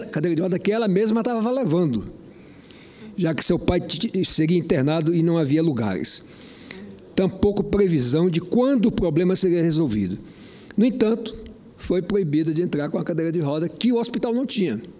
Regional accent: Roraima, Brazil; Me formei em Belém, sou natural do estado de Roraima, voltei para lá por uma questão sentimental.

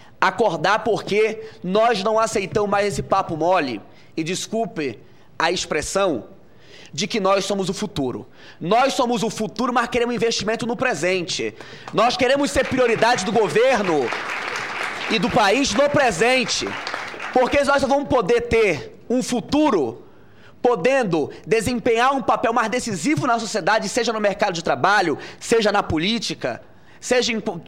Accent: Amazonas, Brazil; eu que sou do Amazonas, lá nós tínhamos muita borracha

